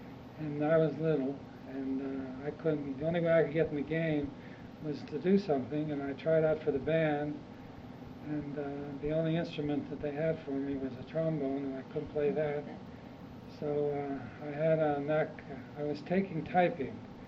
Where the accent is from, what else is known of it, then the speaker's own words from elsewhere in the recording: Braddock, Pennsylvania, United States; also born or lived in Cleveland, United States; We grew up in Braddock until we were in the first grade. And then we moved to Cleveland for 3 years. Came back to Braddock when I was in the fourth grade.